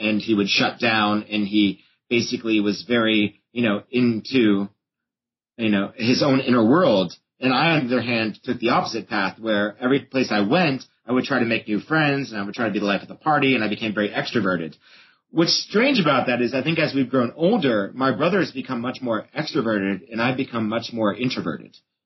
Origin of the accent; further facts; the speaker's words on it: Fort Walton Beach, Florida, United States; born there; I'm actually a military brat. I was born on Eglin Air Force Base in Fort Walton Beach, Florida. And then from there, it was just a long history of places in which my family and I moved to.